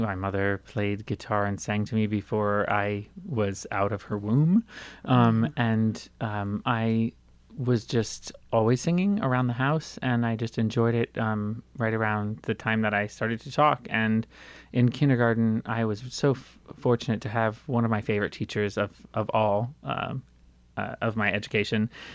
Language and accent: English; Bloomfield Hills, Michigan, United States; born there; I was born in Michigan, also not too far from here in Bloomfield Hills.